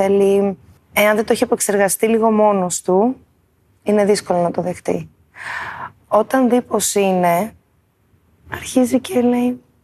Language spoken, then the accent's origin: Greek; Athens, Attica, Greece; γεννήθηκα στην Αθήνα, μεγάλωσα στην Αθήνα.